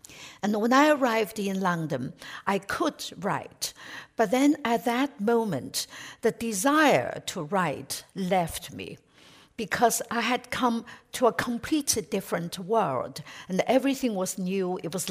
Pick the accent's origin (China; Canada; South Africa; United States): China; when I was growing up in China in the 1950s, 60s, and 70s